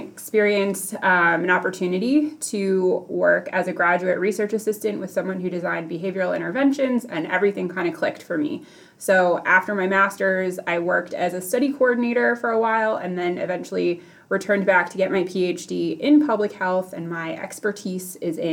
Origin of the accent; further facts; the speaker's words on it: Chicago, Illinois, United States; So I grew up in Chicago and went to college in Boston, probably my favorite city in the world.